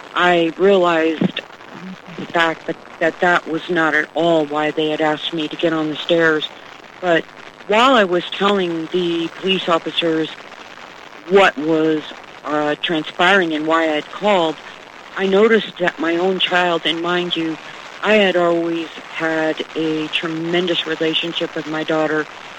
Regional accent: Castle Rock, Colorado, United States; I'm from Castle Rock, Colorado.

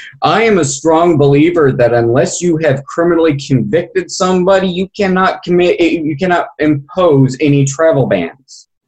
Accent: United States; as an American, I believe that if we were going to build a wall

